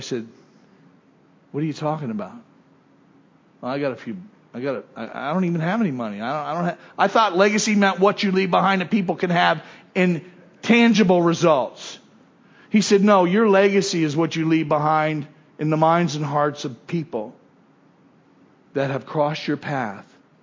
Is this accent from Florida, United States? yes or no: yes; West Palm Beach, Florida, United States; born there; I was born in West Palm Beach.